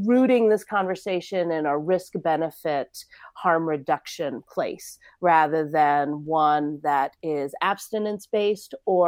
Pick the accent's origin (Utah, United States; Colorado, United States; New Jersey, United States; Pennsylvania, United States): Colorado, United States; when cannabis became legal here in my home state of Colorado